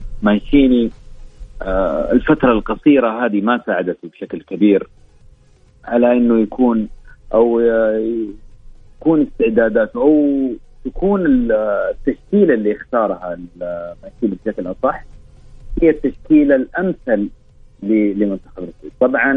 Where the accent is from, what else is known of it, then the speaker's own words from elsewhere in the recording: Saudi Arabia; دائما نحن كسعوديين ندخل هذه البطوله